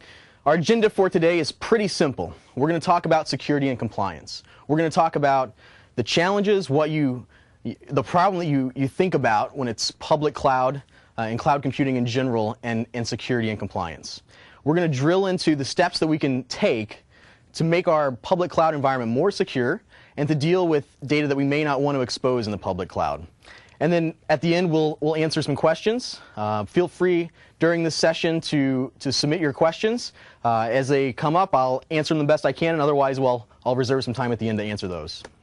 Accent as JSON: {"language": "English", "town": "Chicago", "region": "Illinois", "country": "United States", "said": "I am from Chicago."}